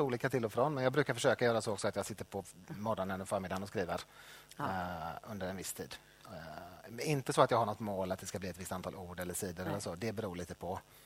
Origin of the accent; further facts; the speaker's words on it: Björkö, Västra Götaland County, Sweden; Och sen är jag uppväxt på Björke i Göteborgs norra skärgård. Som också är ett litet samhälle.